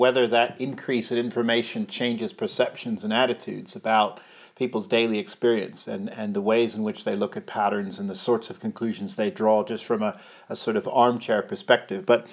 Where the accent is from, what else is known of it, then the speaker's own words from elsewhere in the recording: Pennsylvania, United States; It's interesting because I grew up in Pennsylvania, so I feel a personal connection this evening.